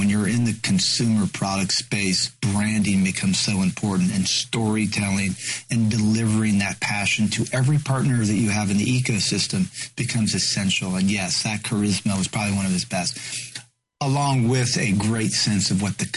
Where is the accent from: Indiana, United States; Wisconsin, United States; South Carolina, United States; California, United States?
California, United States; Sonoma; I was born and raised in Sonoma Valley